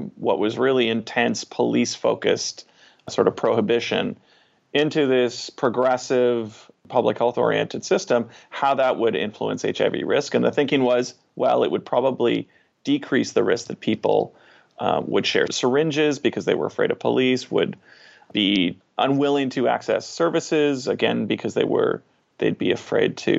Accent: Vancouver, British Columbia, Canada; So I'm Canadian, and I'm from Vancouver, Canada

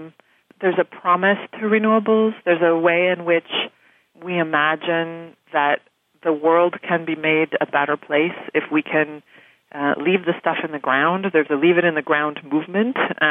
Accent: Oregon, United States; I grew up on the Oregon coast, and I saw, going back to visit my parents

